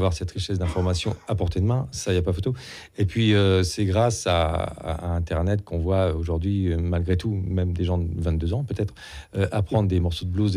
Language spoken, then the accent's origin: French; Cherbourg, Normandy, France; J'ai grandi à Cherbourg.